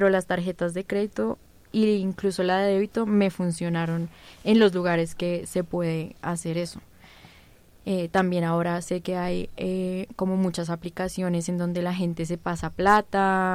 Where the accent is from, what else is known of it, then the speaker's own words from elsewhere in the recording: Colombia; porque como colombiano, si bien uno sí tuvo una época en que eso era muy común